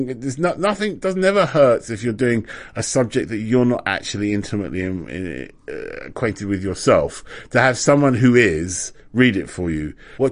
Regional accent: London, United Kingdom; As a Londoner, right...

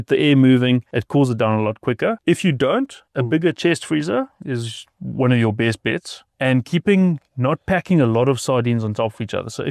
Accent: Gauteng, South Africa; When I was a tiny lighty, we used to come all the way, because I was from Gauteng side.

